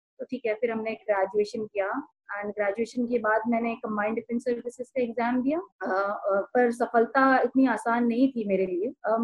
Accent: Uttarakhand, India; मैं उत्तराखंड से हूँ। अगर आपको पता हो तो उत्तराखंड में लगभग हर परिवार में एक फौजी है, तो हम उन्हीं फौजियों की कहानी सुनते सुनते बड़े हुए।

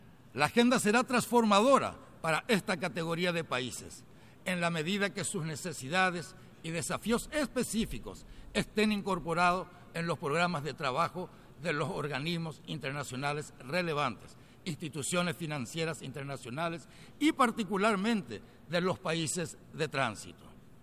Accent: Paraguay; celebrada en el año 2014 en mi país, se aprobó la Declaración de Asunción

